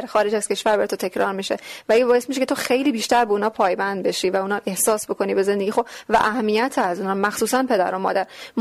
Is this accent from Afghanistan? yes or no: yes; Herat, Afghanistan; now in Iran; من افغانم، از افغانستان اومدم، از هرات اومدم و افتخار می‌کنم به افغانی بودن